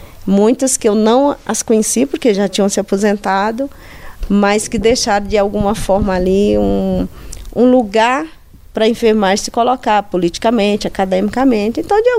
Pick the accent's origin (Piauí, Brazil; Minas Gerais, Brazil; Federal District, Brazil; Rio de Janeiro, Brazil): Piauí, Brazil; Eu sou do sul do estado do Piauí, do Vale do Gurgueia, ali entre... Eu nasci no vale, mas muito próximo da Serra da Capivara. Aquilo já me obrigava a migrar, porque eu tinha até o nono ano. O ensino médio eu já tinha que migrar.